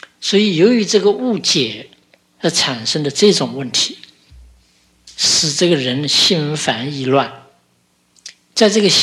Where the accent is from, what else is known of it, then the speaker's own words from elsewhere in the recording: China; 通常我们中国人有个习惯